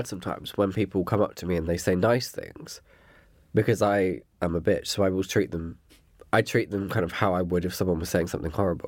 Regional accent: South West England, United Kingdom; I think it was because I'm originally from Dorset.

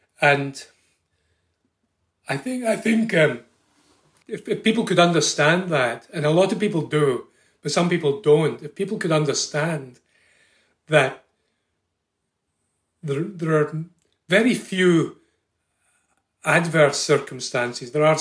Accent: Scotland, United Kingdom; I come from Scotland originally.

